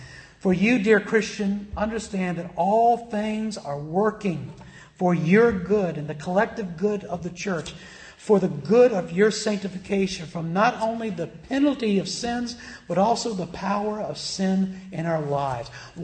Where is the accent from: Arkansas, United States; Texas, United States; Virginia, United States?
Virginia, United States; Richmond; My hometown, which is Richmond, Virginia, they've got rioting there.